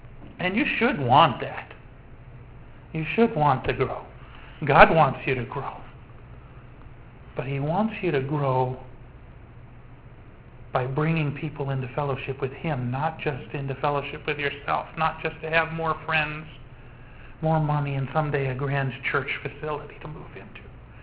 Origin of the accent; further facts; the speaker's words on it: United States; But I'm an American, so they figure there's that much money there.